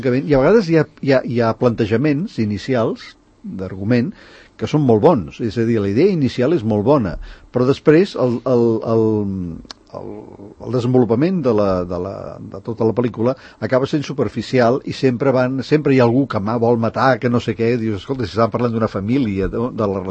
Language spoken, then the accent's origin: Catalan; Catalonia, Spain; com a catalans ens identifiquem moltíssim